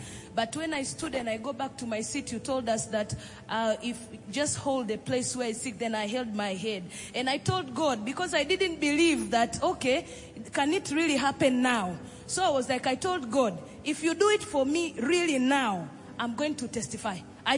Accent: Tanzania; I'm from Tanzania.

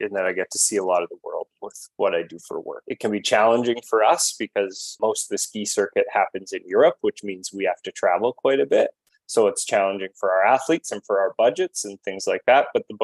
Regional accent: Invermere, British Columbia, Canada; I grew up in Invermere, BC. So in the heart of the Rocky Mountains, you know, super lucky to grow up in that area.

